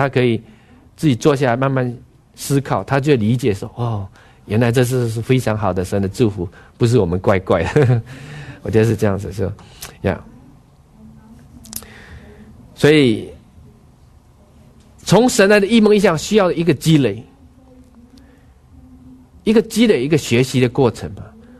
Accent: China; 所以我们中国人应该天生就应该容易接受这个意象意梦的解释嘛

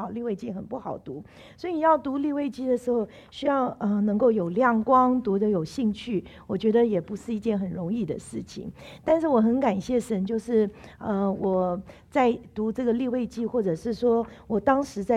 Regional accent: China; 我就想到我们中国人哈，那个常常讲到

